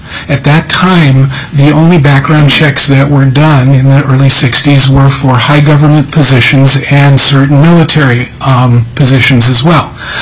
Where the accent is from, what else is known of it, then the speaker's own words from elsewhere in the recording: Alaska, United States; I grew up in Alaska, and so I know what it was like then when you could do business on a face-to-face basis.